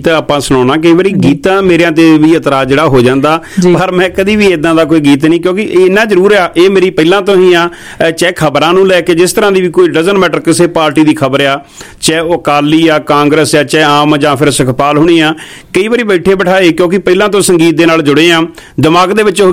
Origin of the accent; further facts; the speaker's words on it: Kuhara, Punjab, India; ਸਾਡਾ ਪਿੰਡ ਅਠੌਲੇ ਦੇ ਬਿਲਕੁਲ ਨਜ਼ਦੀਕ ਹੈ ਕੁਹਾੜਾ, ਕਾਲਾ ਸਿੰਘਾ ਦੇ ਬਿਲਕੁਲ ਨਜ਼ਦੀਕ ਹੈ ਕੁਹਾੜਾ, ਜਲੰਧਰ ਤੋਂ ਵੀ 14-15 ਕਿਲੋਮੀਟਰ ਪੈਂਦਾ, ਕਪੂਰਥਲਾ ਤੋਂ ਵੀ ਇੰਨਾ ਕੁ ਹੀ ਜਿਹੜਾ 15-16-17 ਦੇ ਕਰੀਬ ਜਿਹੜਾ ਨਕੋਦਰ ਤੋਂ ਪੈਂਦਾ।